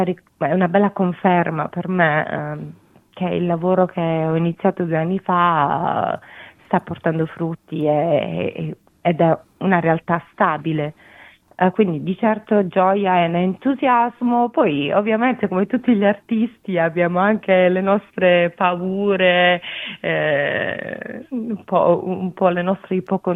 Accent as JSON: {"language": "Italian", "town": "Bari", "region": "Apulia", "country": "Italy", "said": "io non sono napoletana, però sono barese"}